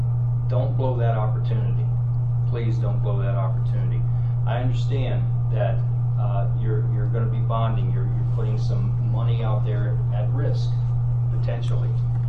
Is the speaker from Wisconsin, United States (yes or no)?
yes; Racine, Wisconsin, United States; I'm from Racine and have been in public service in one fashion or another all of my adult life, actually.